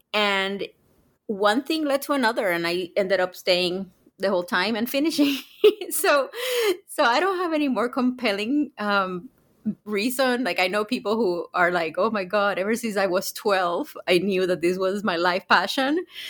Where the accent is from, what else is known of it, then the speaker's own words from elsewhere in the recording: Puerto Rico; why I grew up in Puerto Rico thinking of Puerto Rican nationalism as something so incredibly positive